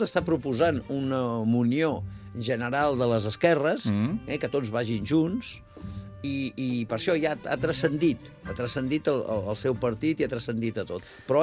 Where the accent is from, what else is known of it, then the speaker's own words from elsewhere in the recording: Barcelona, Catalonia, Spain; also born or lived in Martorell / Molins de Rei; com que sóc de Barcelona